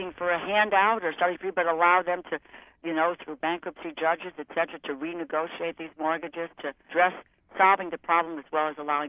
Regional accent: Northeast, United States; I come from the Northeast, a cold winter.

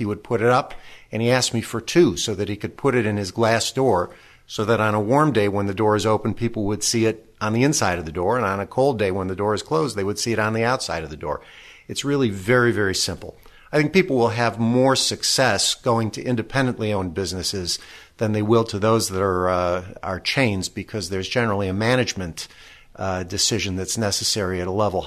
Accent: Midwest, United States; Where I grew up in the Midwest, I was more used to seeing signs that said no Jews, no Irish, things like that.

